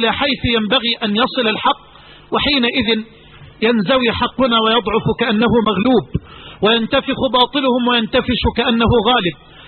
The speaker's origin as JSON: {"language": "Arabic", "country": "Egypt", "said": "عليه العوض، هذه عندنا في مصر"}